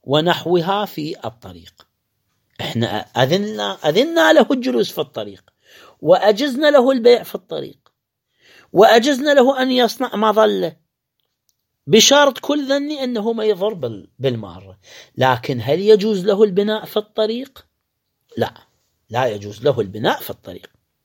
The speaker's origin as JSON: {"language": "Arabic", "country": "Iraq", "said": "عندنا بالعراق"}